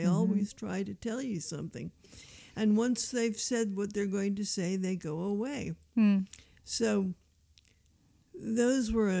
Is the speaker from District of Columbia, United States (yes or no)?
yes; Washington, D.C., District of Columbia, United States; I'm sorry, I'm from Washington, D.C. I don't use wood stoves.